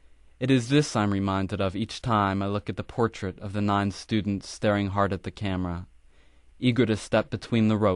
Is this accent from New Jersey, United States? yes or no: no; Philadelphia, Pennsylvania, United States; It was a long way from where I grew up in Philadelphia.